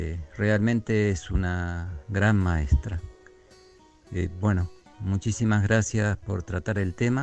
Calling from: Merlo, San Luis, Argentina; de Merlo, San Luis.

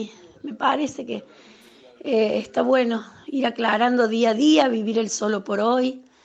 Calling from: Córdoba, Argentina; de Córdoba Capital.

